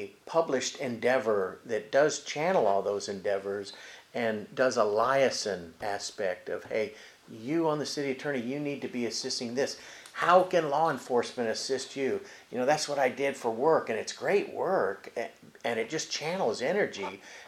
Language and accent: English; Chula Vista, California, United States; So the security that I feel growing up in Chula Vista, because I've been in every area of this city